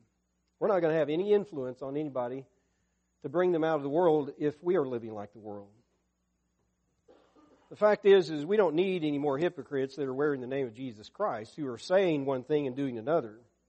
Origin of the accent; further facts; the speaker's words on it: Arkansas, United States; when I grew up in Arkansas many years ago, there was an attitude in the church that I grew up